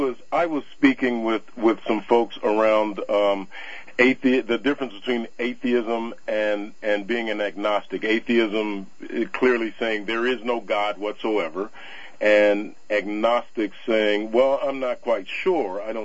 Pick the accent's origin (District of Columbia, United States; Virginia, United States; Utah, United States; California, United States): District of Columbia, United States; Washington; I did not see anything from that, but I tell you, I grew up in Washington, D.C., and you don't even want to know. There are 30 rallies a day.